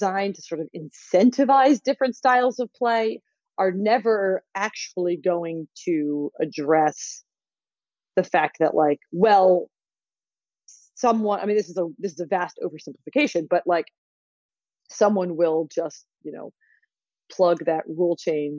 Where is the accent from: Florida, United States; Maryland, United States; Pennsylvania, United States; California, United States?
Pennsylvania, United States; Philadelphia; I grew up in the Ryan Howard era in Philly